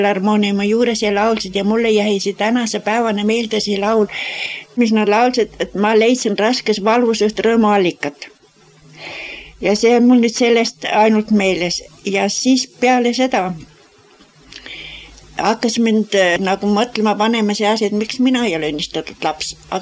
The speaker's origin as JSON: {"language": "Estonian", "town": "Jausa", "region": "Hiiu County", "country": "Estonia", "tie": "born there", "said": "Ma olen sündinud Hiiumaal Jausa külas ja … viienda lapsena. Ma olin nagu kõige noorem selles kodus"}